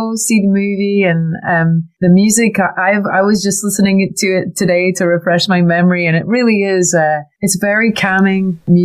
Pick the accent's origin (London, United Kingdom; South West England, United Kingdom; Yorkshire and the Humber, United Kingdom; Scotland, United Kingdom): Scotland, United Kingdom; now in United States; I'm a Scottish girl who's emigrated to America.